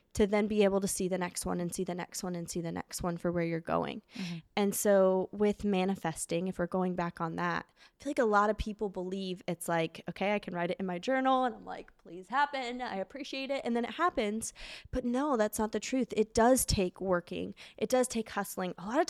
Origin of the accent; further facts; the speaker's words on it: Las Vegas, Nevada, United States; So I grew up in Las Vegas, Nevada.